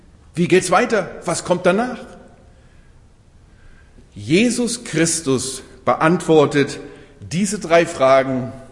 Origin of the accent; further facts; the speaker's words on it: Germany; dann würde ich als Deutscher sagen, das muss natürlich aus deutscher Eiche sein